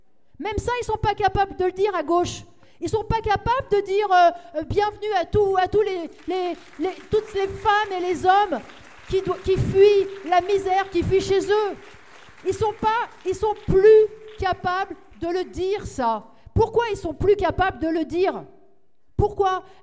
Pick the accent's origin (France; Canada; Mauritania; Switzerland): France; Ben oui, on est tous des Français.